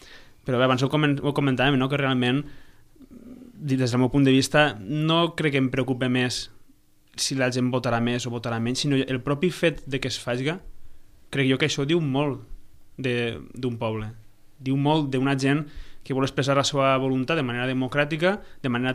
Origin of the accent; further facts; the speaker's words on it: Valencian Community, Spain; jo sóc valencià i al País Valencià estem vivint